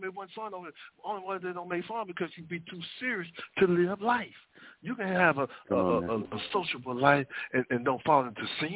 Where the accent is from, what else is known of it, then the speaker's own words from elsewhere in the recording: Texas, United States; How I supposed to say? I know I'm from Texas.